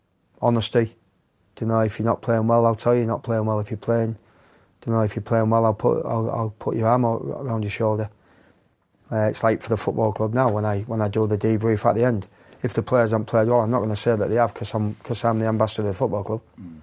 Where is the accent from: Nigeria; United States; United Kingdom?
United Kingdom; Yorkshire and the Humber; because I'm a Yorkshireman.